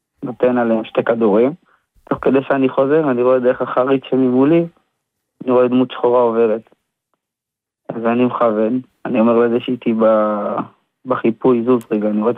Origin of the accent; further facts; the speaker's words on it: Rishon LeZion, Central District, Israel; אני מראשון לציון.